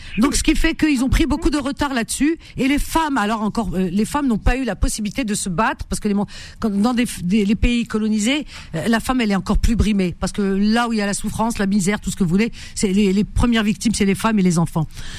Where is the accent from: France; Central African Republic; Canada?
France; chez nous, en France